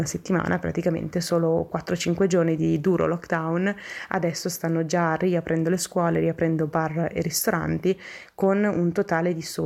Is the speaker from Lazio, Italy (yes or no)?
no; Milan, Lombardy, Italy; now in Melbourne, Australia; vengo da Milano ma mi trovo a Melbourne da marzo, da poco prima che iniziasse la pandemia.